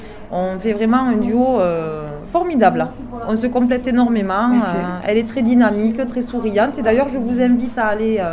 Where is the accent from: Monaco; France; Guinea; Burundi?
France; Saint-Étienne, Auvergne-Rhône-Alpes; moi, déjà, je suis stéphanoise. J'habite à Saint-Étienne depuis plus de 10 ans.